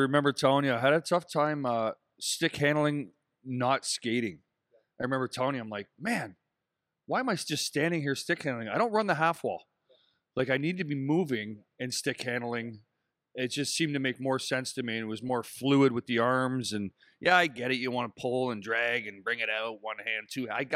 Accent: Windsor, Ontario, Canada; growing up in Windsor, you know, hockey for me wasn't the number one growing up.

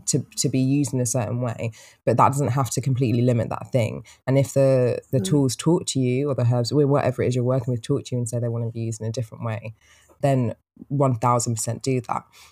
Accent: London, United Kingdom; I'm from London, bruv.

